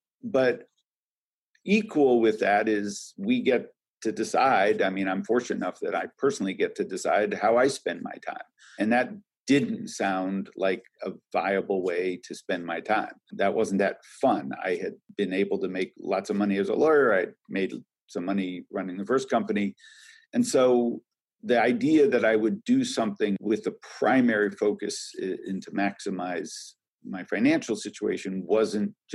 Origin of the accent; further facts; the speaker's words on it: California, United States; I'm from the Bay Area. We're doing it all the time.